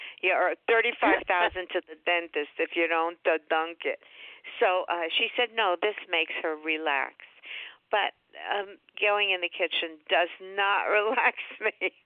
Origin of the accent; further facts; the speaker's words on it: Manhattan, New York, United States; It's about my life in show business and growing up in Manhattan and being the child of theater people